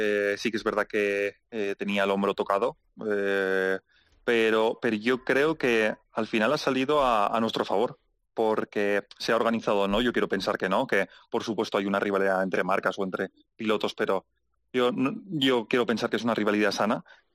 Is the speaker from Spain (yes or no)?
yes; Spain; hasta que no me ven a hablar, no, nadie se cree que soy español